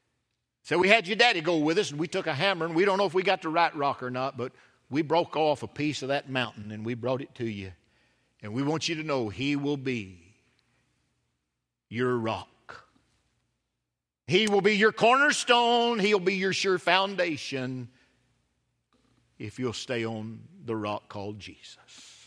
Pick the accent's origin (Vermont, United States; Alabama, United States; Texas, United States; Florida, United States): Alabama, United States; Pisgah; we've been to Pisgah, Alabama. That's my hometown.